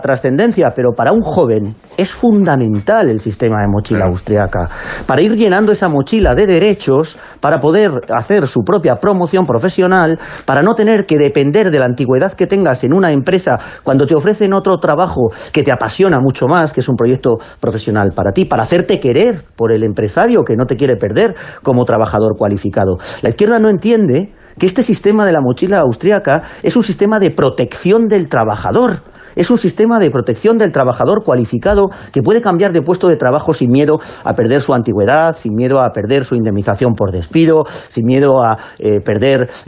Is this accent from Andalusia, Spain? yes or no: yes; Huelva, Andalusia, Spain; los andaluces no somos, como se nos ha dicho, yo soy de Huelva